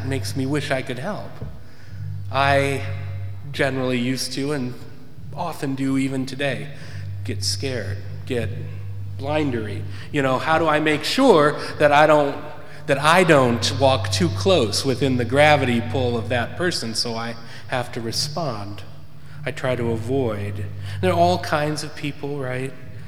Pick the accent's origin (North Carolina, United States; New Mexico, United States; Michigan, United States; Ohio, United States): Michigan, United States; Ann Arbor; Where I grew up in Michigan, in Ann Arbor, there were not many beggars.